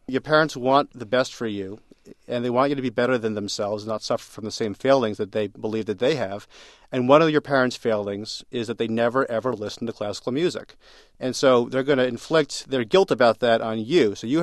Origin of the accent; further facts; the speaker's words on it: United States; As an American, I don't like seeing, you know, the next generation of Americans in that kind of condition.